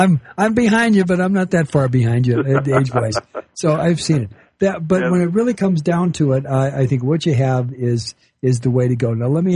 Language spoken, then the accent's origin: English; United States; I am an American, and I love my country